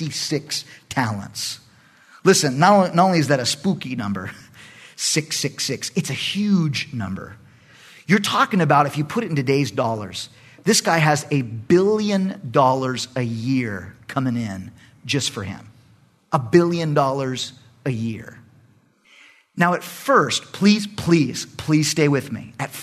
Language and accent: English; Long Beach, California, United States; now in Texas, United States; But anyway, I grew up in Long Beach, me